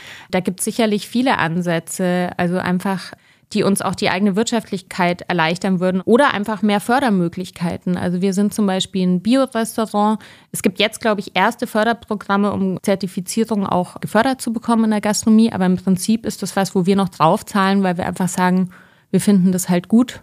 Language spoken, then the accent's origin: German; Bavaria, Germany; Ich bin in Bayern aufgewachsen, deshalb ist das so ein bisschen meine Kindheitsküche.